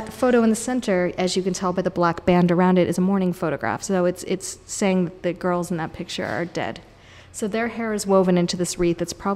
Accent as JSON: {"language": "English", "region": "California", "country": "United States", "tie": "born or raised there", "said": "My own history is that I grew up in California, where images of death were pretty much relegated to youth subcultures"}